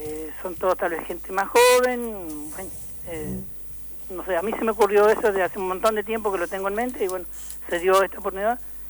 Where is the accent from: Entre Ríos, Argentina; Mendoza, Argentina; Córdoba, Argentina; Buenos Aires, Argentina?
Entre Ríos, Argentina; no soy de acá de Paraná, yo era del interior